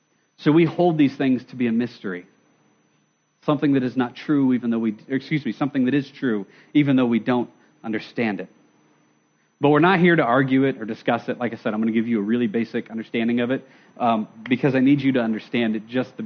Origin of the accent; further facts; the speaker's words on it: United States; my destiny as an American, to control myself